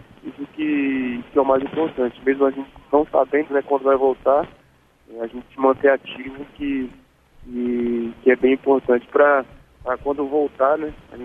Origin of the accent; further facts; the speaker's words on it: Brasília, Federal District, Brazil; born there; Eu nasci em Brasília, né? Quem não sabe, eu vim de uma escolinha lá de Brasília, do Zico